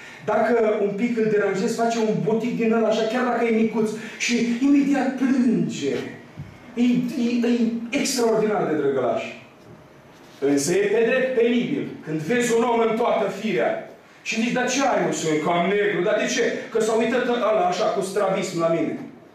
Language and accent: Romanian; Romania; am venit din România, vă spun sincer că m-am întărit foarte tare. Nu știu cât am reușit să vă întăresc eu, frate slujitor, dar vă spun sincer că eu personal m-am umplut de putere. Abia aștept să mă duc în țară să o consum.